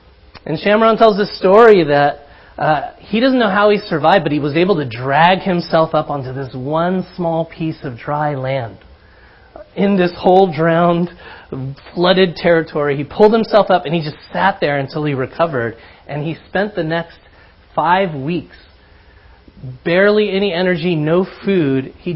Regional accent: Oakland, California, United States; I grew up in Oakland at this giant Swedish church.

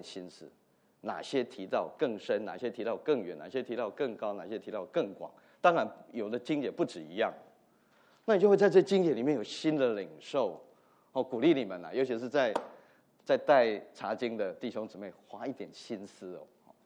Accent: Nantou, Nantou County, Taiwan; 记得他过世的时候，在我们的家乡南投镇有2000-3000个人去送这个

